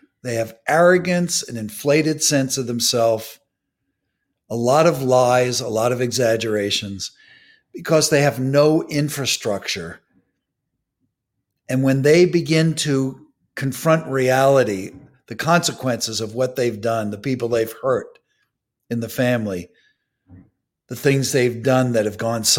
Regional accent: New York, United States; you know a little bit about my background. I'm from New York.

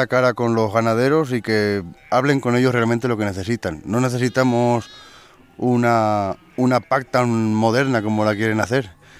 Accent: Valencian Community, Spain; que yo soy valenciano

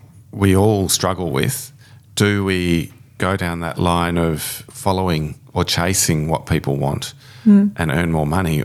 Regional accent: Australia; Sorry, everybody. I'm an Australian. I don't like AFL.

